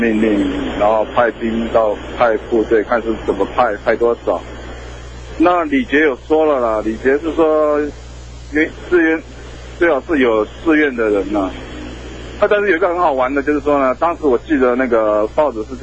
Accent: Pingtung County, Taiwan; 因为我是屏东眷村长大的

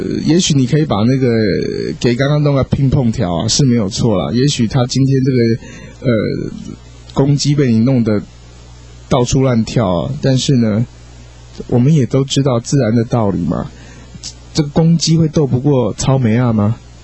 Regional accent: Taiwan; 所以说我们台湾人就应该兴高采烈的接受哦

